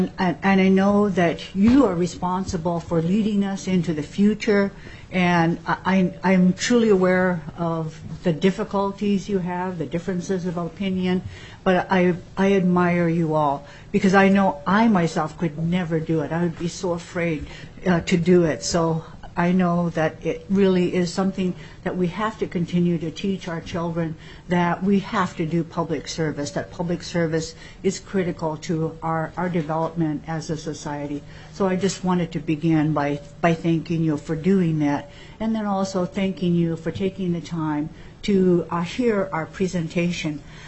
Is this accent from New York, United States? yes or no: no; Klukwan, Alaska, United States; I'm Tlingit. I'm an eagle from the Shangu Kwedi clan, or the Thunderbird clan. And I am from the House Lord from the Sun in Klukwan